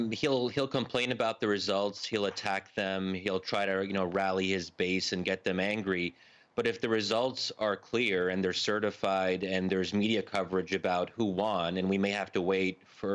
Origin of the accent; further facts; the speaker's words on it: United States; But what was so great about being in this country as an American Muslim is that we didn't say that, oh, we're going to leave or we have to give up on America